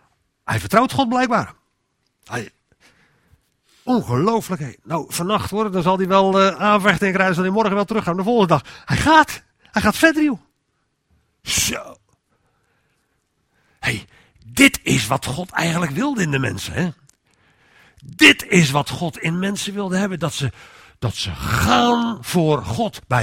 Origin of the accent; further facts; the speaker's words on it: Rotterdam, South Holland, Netherlands; ik ben Rotterdammer, oorspronkelijk.